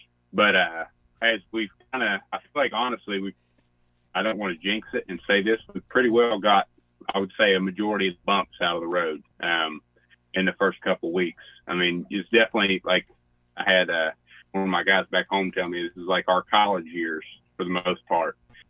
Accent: Boone County, West Virginia, United States; But, yeah, I'm 19 years old from Boone County, West Virginia.

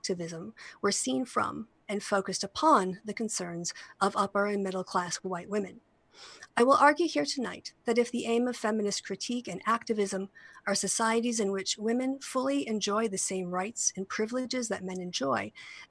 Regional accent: United States; I will focus on my home country of the United States.

